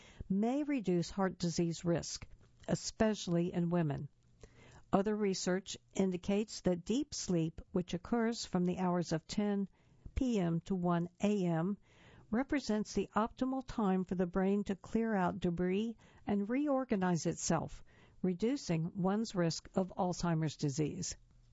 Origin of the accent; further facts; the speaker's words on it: Asbury Park, New Jersey, United States; born there; I was born in Asbury Park, New Jersey. I was the baby.